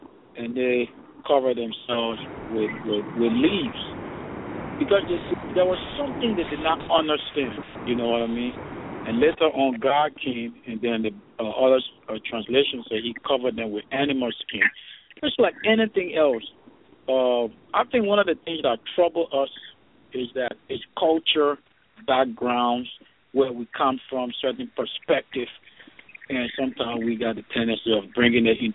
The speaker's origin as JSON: {"language": "English", "country": "Liberia", "moved": "yes", "lives_now": "United States", "said": "I'm from Liberia. I live in America."}